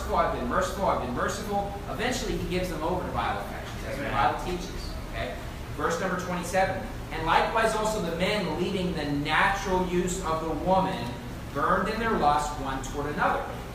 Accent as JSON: {"language": "English", "region": "West Virginia", "country": "United States", "tie": "born or raised there", "lives_now": "California, United States", "said": "And look, I grew up in West Virginia. And in West Virginia, look, it's a really old country area."}